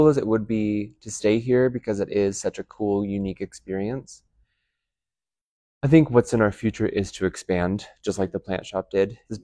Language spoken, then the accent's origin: English; Philomath, Oregon, United States; never had that growing up in a small town, closeted queer boy. That was very unsafe for me to be. I grew up in Philomath.